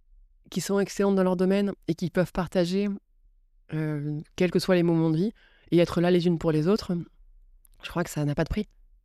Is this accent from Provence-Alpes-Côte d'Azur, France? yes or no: yes; Provence-Alpes-Côte d'Azur, France; born there; je suis née en Provence et j'y ai mon cœur, j'y ai mon sens.